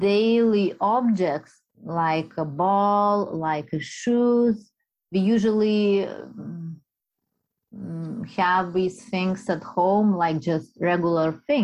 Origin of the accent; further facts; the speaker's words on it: Lithuania; I'm an artist from Lithuania